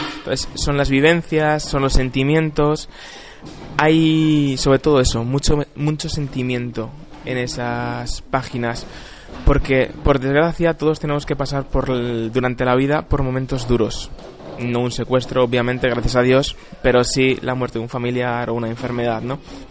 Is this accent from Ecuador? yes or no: no; Spain; A mí me da pena y me da vergüenza, como ciudadano español